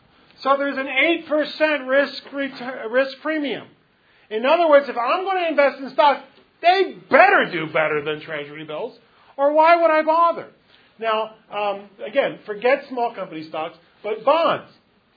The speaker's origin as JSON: {"language": "English", "town": "Philadelphia", "region": "Pennsylvania", "country": "United States", "said": "You know, I'm Italian, right? I'm Italian from Philadelphia. You ever been to Philadelphia? You're not missing anything."}